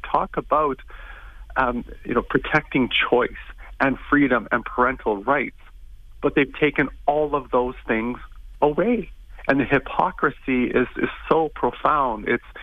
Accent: Camrose, Alberta, Canada; I'm 55 now, approaching 55. When I was younger, growing up in Camrose, Alberta, smallish town here

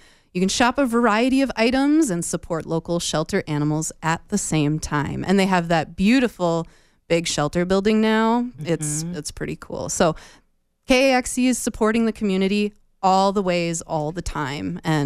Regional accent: Minnesota, United States; I'm not really good at taking compliments because I'm a Minnesotan and we're not supposed to take them.

